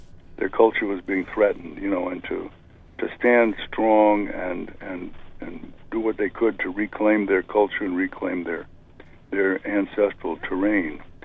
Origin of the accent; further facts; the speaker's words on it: San Francisco, California, United States; But, you know, growing up on the Pacific Coast, I grew up in San Francisco. I was born in San Francisco and spent my early years there when it was already a very diverse, culturally diverse city.